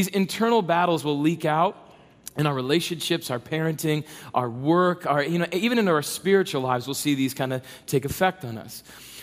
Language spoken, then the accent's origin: English; South Dakota, United States; And I grew up in South Dakota, so that meant that we had like 2 weeks of good weather